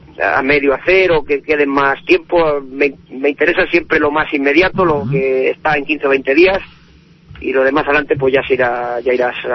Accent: Mora, Castilla-La Mancha, Spain; Luego al día siguiente toreo también aquí en mi pueblo, en las fiestas de Mora

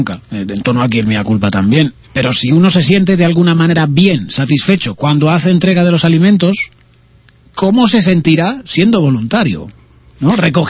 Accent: Spain; me hacen sentirme más orgulloso, no sé si como español

